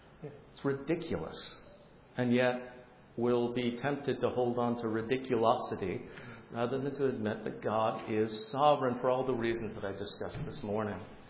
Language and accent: English; England, United Kingdom; I'd been raised as an English kid in the middle of an Irish Roman Catholic neighborhood